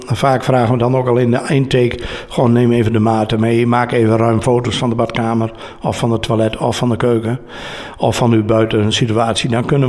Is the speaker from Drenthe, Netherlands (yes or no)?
yes; Drenthe, Netherlands; Ik ben een Drent, dat spreekt me ook aan. Ik ben in hart en nieren een Drent, dus prachtig.